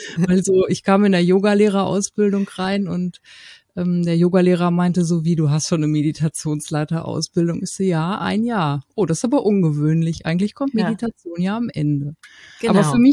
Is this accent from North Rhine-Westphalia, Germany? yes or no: yes; Paderborn, North Rhine-Westphalia, Germany; ich komme aus Paderborn, das liegt so in der Mitte von Deutschland